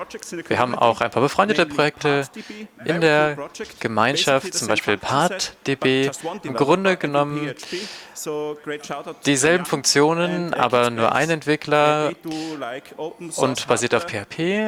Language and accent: German; Austria; ich komme aus Österreich